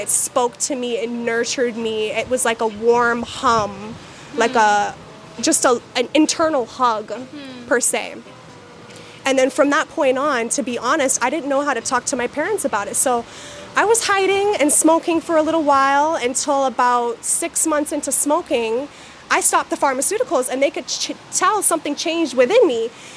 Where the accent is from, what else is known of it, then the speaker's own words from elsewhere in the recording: Canada; So I'm Canadian. Caribbean Canadian. I was born in Canada, and my mom is Jamaican, my dad's Panamanian